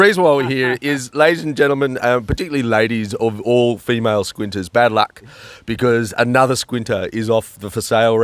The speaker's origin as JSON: {"language": "English", "country": "Australia", "said": "we are here from Australia to talk about the Giants game"}